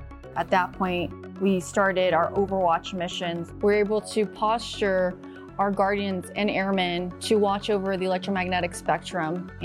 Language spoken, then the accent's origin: English; Mexico; now in United States; I emigrated here from Mexico with my mom and my two sisters.